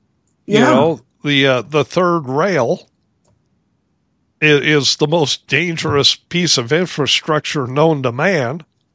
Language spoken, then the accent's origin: English; Lincoln, Nebraska, United States; Yeah, when I was a kid growing up in Lincoln, Nebraska, a guy that lived around the corner from us